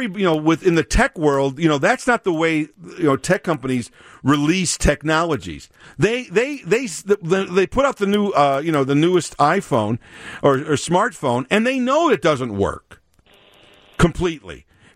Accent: Chicago, Illinois, United States; I'm from Chicago. We don't have these things here.

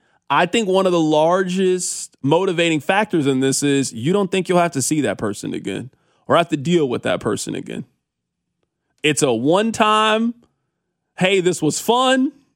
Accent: Des Moines, Iowa, United States; I'm actually from Des Moines. I just drove here for the World

